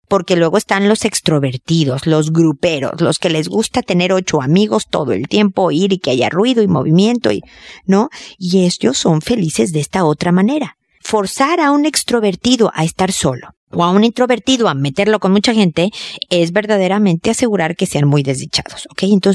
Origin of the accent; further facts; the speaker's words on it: Mexico; now in Chile; obviamente de mi tierra, México, de Chile, donde estoy viviendo